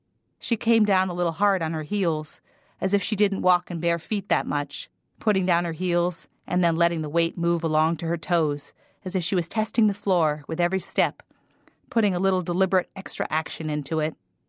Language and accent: English; Hawaii, United States; my sister and I grew up in Hawaii.